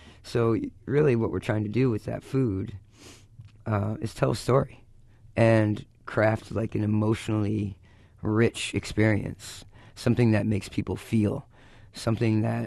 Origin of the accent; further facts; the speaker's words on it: Michigan, United States; because growing up in Michigan, when I did, it was still acceptable to rake the leaves